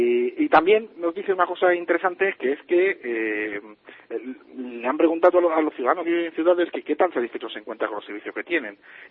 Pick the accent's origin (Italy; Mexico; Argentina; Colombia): Italy; Spanish is a second language; now in Spain; yo vengo de Italia y el porcentaje de población que hay en Italia y en ciudades o en zona rural respecto a España es muy distinto